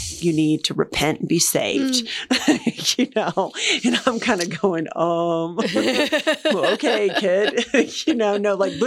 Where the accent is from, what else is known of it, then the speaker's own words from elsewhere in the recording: the South, United States; there's a lot of us, or at least I'm from the South, and a lot of people grow up in the church